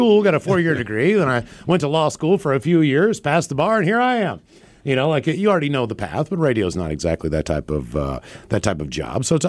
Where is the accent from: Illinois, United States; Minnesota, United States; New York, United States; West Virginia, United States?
West Virginia, United States; Morgantown; But you got to remember, I grew up in Morgantown. It was time for me to get out of there.